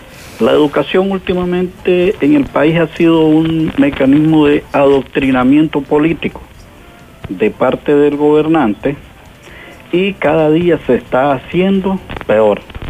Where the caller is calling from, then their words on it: Managua, Nicaragua; Soy nicaragüense, 30 años en educación primaria, secundaria y superior.